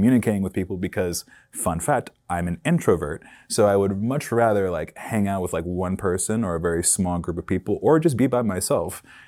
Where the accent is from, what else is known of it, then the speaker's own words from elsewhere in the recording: Hayward, California, United States; I am from Hayward, California, Bay Area all day. I am 28 years old.